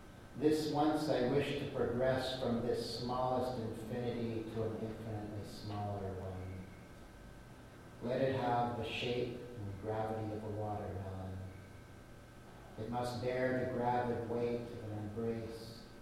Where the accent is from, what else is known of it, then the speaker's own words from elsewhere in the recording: Montreal, Quebec, Canada; from my days when I grew up in Lachine. That's the part of Montreal I'm from, which is kind of this odd little no man's land between the West Island and industrial downtown.